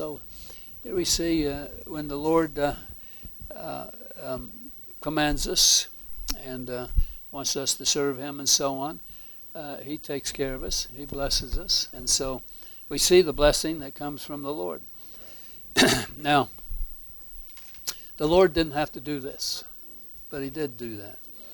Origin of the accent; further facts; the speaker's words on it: United States; But, I'm American, you know, I don't know anything about Egypt.